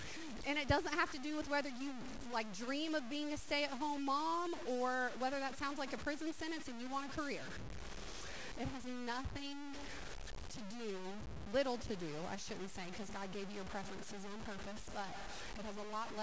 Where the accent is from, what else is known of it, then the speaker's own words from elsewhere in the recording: United States; accent: country; I'm from America. I've got a country accent sometimes.